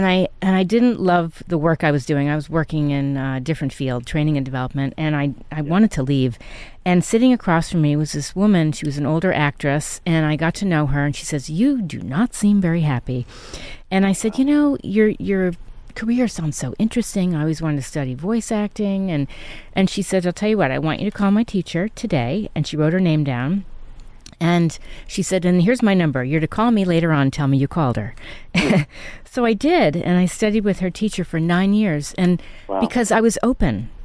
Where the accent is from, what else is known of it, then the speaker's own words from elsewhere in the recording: New York City, New York, United States; also born or lived in Connecticut; I guess I asked that because, so I grew up in New York City and then